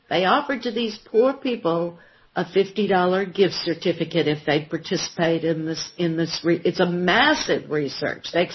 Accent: New Orleans, Louisiana, United States; I was born there. I grew up in Louisiana. I call it New Orleans.

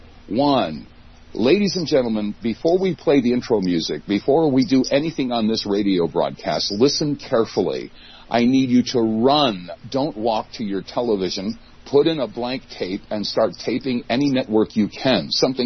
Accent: New York City, New York, United States; also born or lived in Buffalo; Because I grew up in New York City. I mean, I spent my wonder years in Brooklyn and Manhattan.

